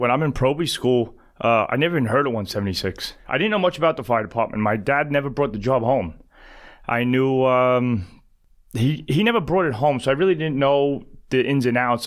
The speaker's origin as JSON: {"language": "English", "town": "College Point", "region": "New York", "country": "United States", "tie": "born or raised there", "said": "Growing up in College Point, Flushing area, we played a lot of sports. And College Point was a huge blue-collar neighborhood."}